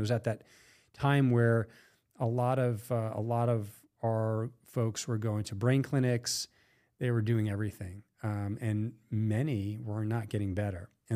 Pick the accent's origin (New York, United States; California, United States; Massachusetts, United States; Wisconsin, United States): New York, United States; Long Island; you know, I grew up in New York, in Long Island, New York, the Catholic school. Ended up in the Midwest on a football scholarship.